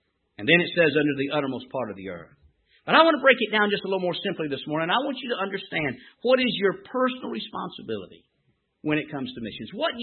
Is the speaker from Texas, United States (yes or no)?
no; North Carolina, United States; Now, you'll find I am from North Carolina, and so I do speak a little funny, all right? We came up here, I guess this has been about 15, 20 years ago.